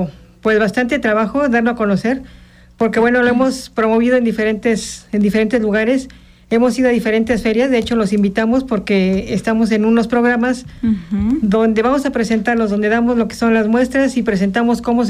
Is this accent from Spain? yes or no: no; Oaxaca, Mexico; somos de Oaxaca, uh-huh, tenemos familia mucho en Oaxaca, entonces nosotros desde chiquitos yo tengo mucho contacto con lo que son las raíces oaxaqueñas.